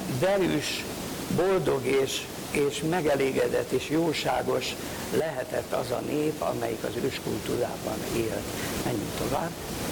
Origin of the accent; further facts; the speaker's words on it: Mohács, Baranya, Hungary; nem csak a szülőhazámból, de egyenesen a szülővárosomból, a Mohácsi Katolikus Elemi Igazgató tanítójától